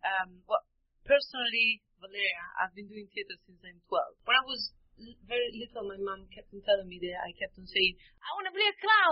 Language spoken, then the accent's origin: English; northern Italy, Italy; English is a second language; now in London, United Kingdom; I'm from the north of Italy. I moved to London in 2011 and I'm still there.